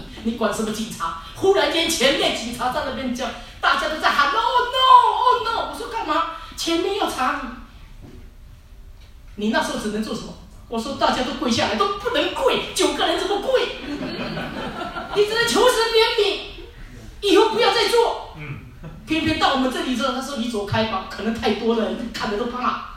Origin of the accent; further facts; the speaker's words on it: Singapore; also born or lived in Taiwan; now in Australia; 台湾人。我在台湾出生，在新加坡长大，在澳洲成熟，不知道在哪里烂。